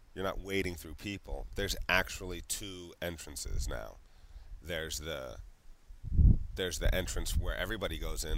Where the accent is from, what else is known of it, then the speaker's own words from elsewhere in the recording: Cincinnati, Ohio, United States; born there; And I was born in Cincinnati, and that's where it's at, so it's kind of hard for me to say.